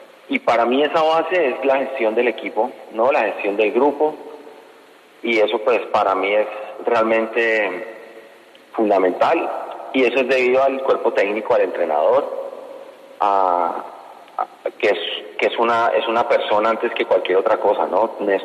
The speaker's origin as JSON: {"language": "Spanish", "country": "Colombia", "said": "yo como hincha, como colombiano, yo me atribuyo el que soy colombiano y el soy hincha, ¿no?"}